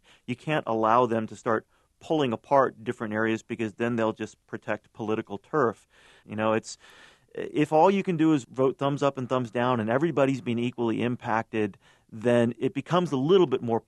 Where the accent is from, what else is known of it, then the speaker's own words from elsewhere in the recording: North Carolina, United States; there are a couple of congressmen in my home state of North Carolina